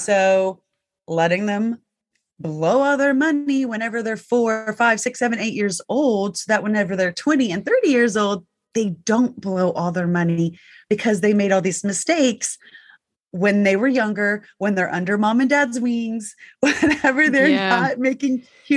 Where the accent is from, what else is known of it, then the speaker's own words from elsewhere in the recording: the South, United States; like for me, I was raised in the South. It was not uh-huh. It was yes, ma'am, no, ma'am, yes, sir, no, sir.